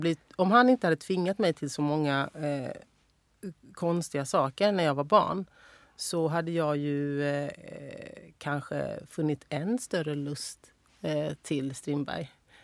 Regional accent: Sweden; born there; jag skulle bli en del av mitt land där jag är född

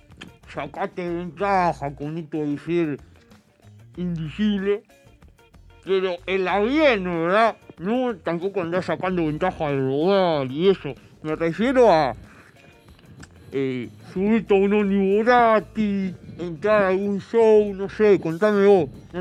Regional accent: Uruguay; Yo soy uruguayo de puta cepa. De puta cepa.

